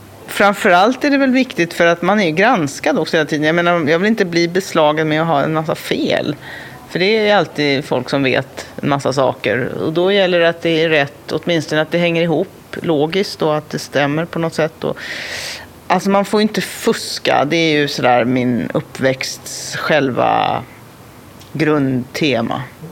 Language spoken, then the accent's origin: Swedish; Stockholm, Stockholm County, Sweden; Jag växte upp i Tensta, en förort till Stockholm. I ett radhusområde där. Ett radhus som min pappa hade byggt själv.